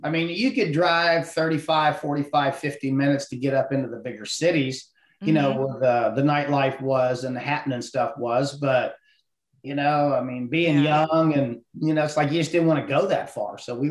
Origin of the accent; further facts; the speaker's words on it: Ohio, United States; I'm just a good old country boy. I was born and raised in Ohio and out in the hill country.